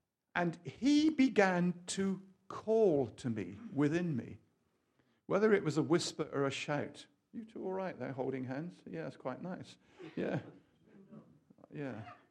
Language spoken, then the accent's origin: English; Bristol, South West England, United Kingdom; born there; I was born in Southmead Hospital.